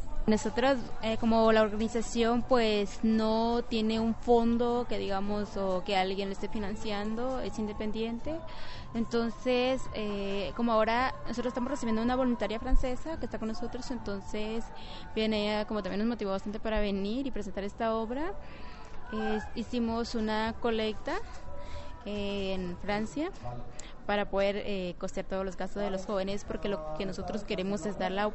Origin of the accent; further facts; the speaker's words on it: Ixcán, Quiché, Guatemala; soy de Ixcán, Guatemala.